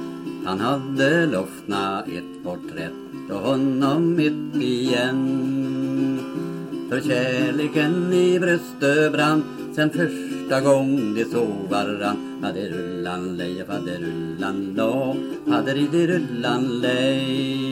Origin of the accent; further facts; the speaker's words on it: Myrvärd, Sweden; Mm. Och jag är född här i Myrvärd. Den 12 januari 1911. Jag har bott där hela livet.